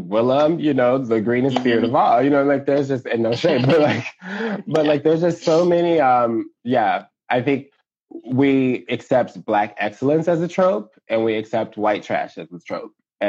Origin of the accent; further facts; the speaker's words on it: Chicago, Illinois, United States; I grew up on the South Side of Chicago. I came out when I was 14.